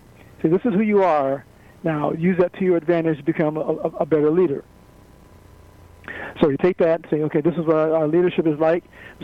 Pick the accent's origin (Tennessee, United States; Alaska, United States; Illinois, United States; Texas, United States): Illinois, United States; Chicago; now in California, United States; I grew up in Chicago. I live in California now.